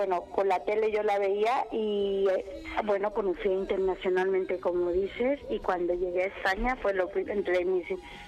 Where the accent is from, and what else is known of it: Bolivia; now in Spain